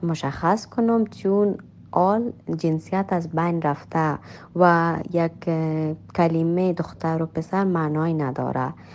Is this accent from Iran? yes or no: no; Afghanistan; born there; درست است در کشوری که ما تولد شدیم افغانستان است،